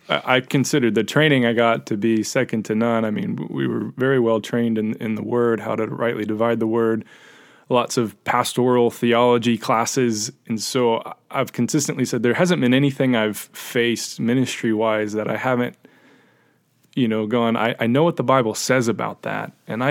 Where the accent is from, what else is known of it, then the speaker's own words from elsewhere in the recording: Tennessee, United States; I grew up in Tennessee, and it's a very Christianized culture where everyone goes to church.